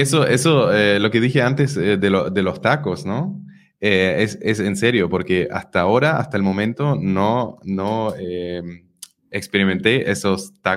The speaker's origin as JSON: {"language": "Spanish", "country": "Germany", "second_language": "Spanish", "said": "Entonces yo soy de Alemania, pero nunca estuvimos ricos, ¿no?"}